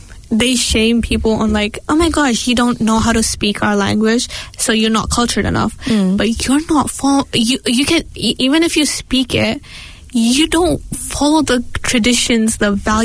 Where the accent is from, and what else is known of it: Jammu and Kashmir, India; first language Kashmiri; English is a second language